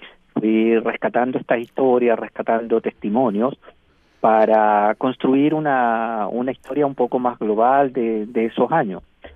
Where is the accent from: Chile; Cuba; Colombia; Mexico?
Chile; recordando mis tiempos de niño en los Andes, escuchando las radios argentinas.